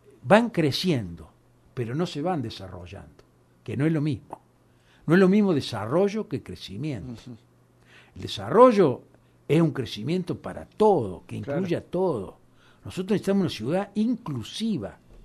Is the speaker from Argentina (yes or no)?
yes; Villa María, Córdoba, Argentina; born there; Yo que soy nacido acá en Villa María